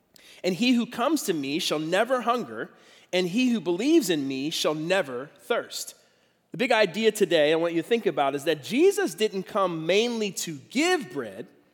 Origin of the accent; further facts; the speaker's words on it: Philadelphia, Pennsylvania, United States; I grew up in Philadelphia, and if you know anything about Philadelphia architecture, one of the things that Philly's known for are row homes